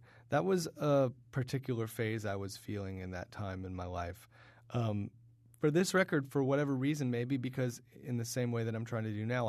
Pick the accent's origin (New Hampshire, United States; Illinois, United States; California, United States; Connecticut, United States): New Hampshire, United States; I've always had a really fond sort of soft place in my heart for my home state. And I wanted to, especially because nobody thinks about it ever. Nobody thinks about New Hampshire ever.